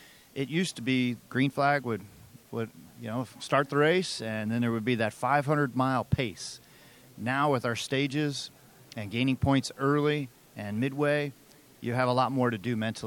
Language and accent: English; Las Vegas, Nevada, United States; You know, I grew up in Vegas. It's a great hometown to represent as somebody's hometown.